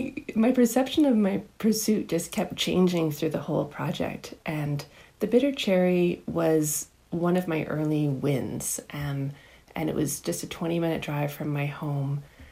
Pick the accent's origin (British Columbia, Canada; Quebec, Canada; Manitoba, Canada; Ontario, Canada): British Columbia, Canada; Surrey; So I grew up in Surrey outside of Vancouver